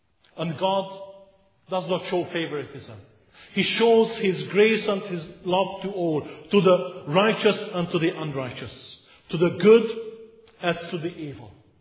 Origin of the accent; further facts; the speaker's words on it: Romania; As you know, I come from Romania, where I lived under communist rule, under oppression.